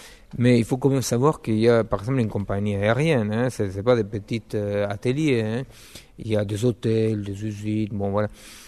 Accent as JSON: {"language": "French", "country": "Argentina", "said": "J'ai commencé très très jeune en tant que membre de la guérilla guevariste chez moi en Argentine."}